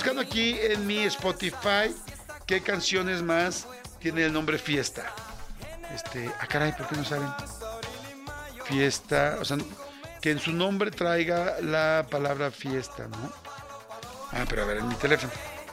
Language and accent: Spanish; Mexico; así o más fiesta es somos los mexicanos.